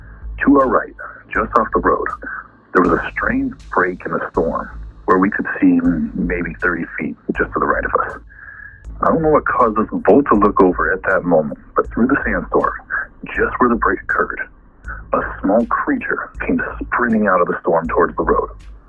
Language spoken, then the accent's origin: English; Los Angeles, California, United States; moved away as an adult; now in Reno, United States; we decided to drive down to the LA area where both of us grew up and where most of our families still reside